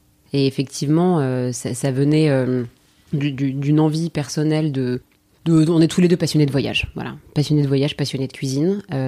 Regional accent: France; j'ai toujours vécu en France. Enfin, en tout cas, j'ai passé mon enfance en France.

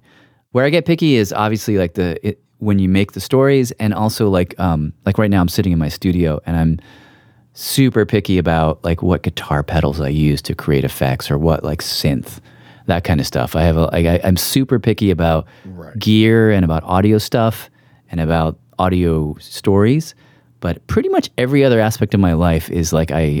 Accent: United States

